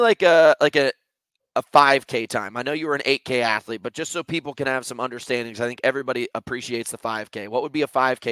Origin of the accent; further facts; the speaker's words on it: New York City, New York, United States; but I'm from New York City where walking is just like part of the life.